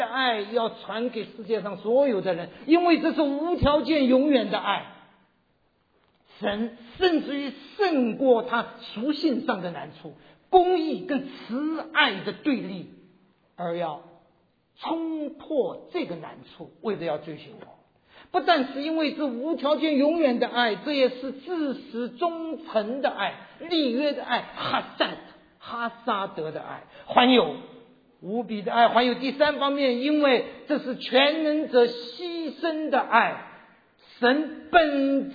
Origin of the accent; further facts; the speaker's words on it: China; 全场200多个人，只有我一个中国人。